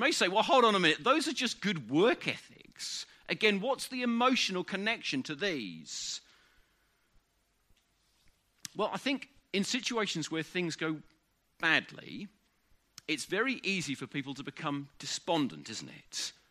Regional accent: England, United Kingdom; That's hard to say as an Englishman, I think, sometimes, isn't it?

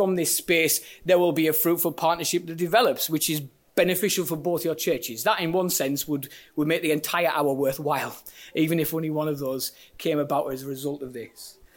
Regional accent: Silksworth, North East England, United Kingdom; also born or lived in Sunderland; so I grew up in Silkswith, which is an ex-mining village in northeast of England. It's now, it's now, I'm not even the most southerly suburb of Sunderland, but that's where it is. I grew up there.

